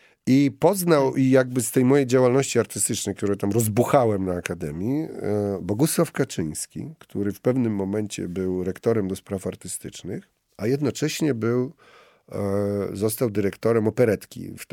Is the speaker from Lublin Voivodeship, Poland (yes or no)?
yes; Lublin, Lublin Voivodeship, Poland; jako młody lublinianin, przyjechawszy i zdawszy egzamin na akademię